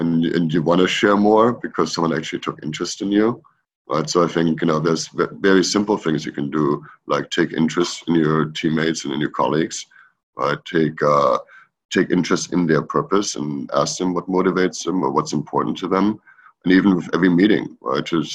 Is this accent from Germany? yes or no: yes; Germany; now in United States; I grew up in Germany, you know, and left 20 years ago